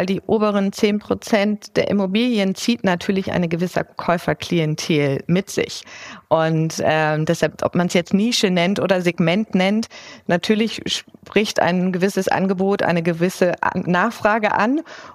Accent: Hamburg, Germany; Hamburg ist ja sozusagen meine Heimat und unser Home-Turf

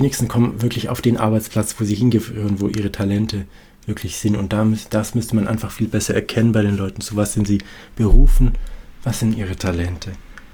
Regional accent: Thuringia, Germany; Aber dann ist man da so, also jetzt als Thüringer und steht vor einer Klasse von Argentiniern

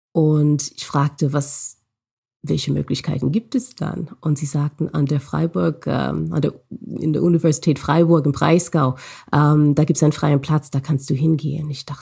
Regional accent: United States; Ich bin aufgewachsen in den USA, bin auch in den USA zur Schule gegangen und auch zur Uni.

